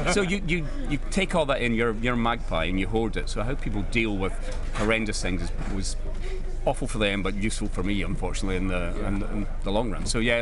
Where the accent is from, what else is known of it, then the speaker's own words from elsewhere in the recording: Stirling, Scotland, United Kingdom; I'm from Stirling, so roughly halfway between Glasgow and Edinburgh.